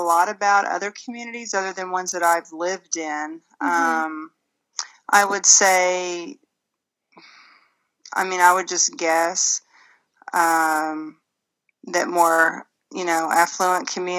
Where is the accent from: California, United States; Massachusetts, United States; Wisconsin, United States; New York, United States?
California, United States; also born or lived in Missouri; Well, I was born and raised mostly in California, and then Missouri, but I'm military, so I've been all around the country.